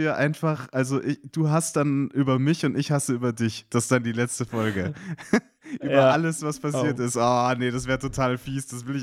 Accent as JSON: {"language": "German", "town": "Duisburg", "region": "North Rhine-Westphalia", "country": "Germany", "tie": "born there", "said": "Ich bin ja in Duisburg geboren, deswegen, ich kenne die Ecke ganz gut. Bin da aber nur zu Weihnachten."}